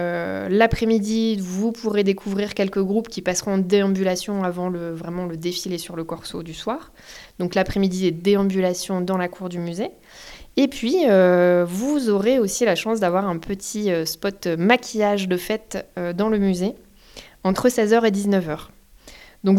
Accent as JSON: {"language": "French", "country": "United Kingdom", "accent": "English", "second_language": "French", "said": "avec mon délicat accent anglais"}